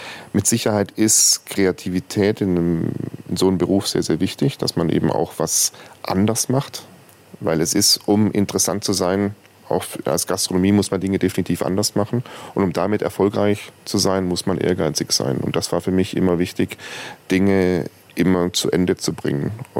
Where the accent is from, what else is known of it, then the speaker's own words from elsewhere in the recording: Singen, Baden-Württemberg, Germany; also born or lived in Wangen im Allgäu; ich bin in Wangen im Allgäu geboren. Aufgewachsen bin ich im Hegau in Süddeutschland zur Schule gegangen, in Singen am Hohentwiel.